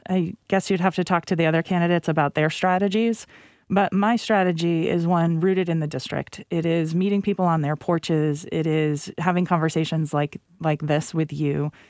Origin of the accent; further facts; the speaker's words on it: Cranston, Rhode Island, United States; now in Warwick, United States; I grew up in Cranston. I live in Warwick now. I'm the oldest of five kids. My parents still live in the house that we all grew up in.